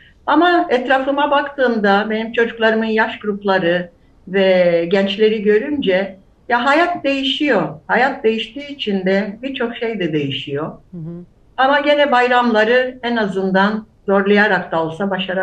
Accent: Istanbul, Turkey; Tabii ki burada doğdum, İstanbul'da doğdum. Hı-hı. Yine orada Galata'larda, Kuledibi, kendi aramızda konuştuğumuz zaman Kuledibi çocuğuyuz deriz. Hı-hı. Oralarda yaşadık, büyüdük, yani ergenliğe kadar.

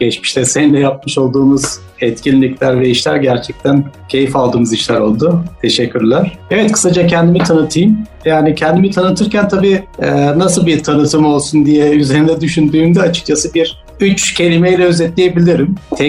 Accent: Germany; tabii Almanya'da büyüdüm. Orada orta ve lise eğitimini orada tamamladığım için biraz Almanca bilgisiyle

